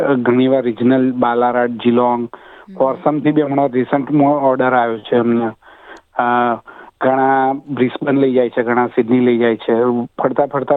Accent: Ahmedabad, Gujarat, India; moved away as an adult; now in Australia; અમારો જન્મ અમદાવાદમાં થયો હતો. અમદાવાદના ઈસનપુર ગામ પટેલવાસ મણિનગરની પાસે આવ્યું ત્યાં આગળ.

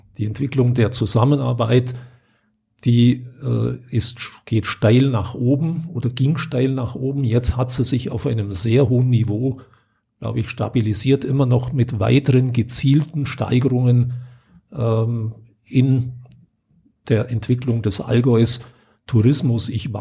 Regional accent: Bavaria, Germany; ich komme selber aus dem Unterallgäu

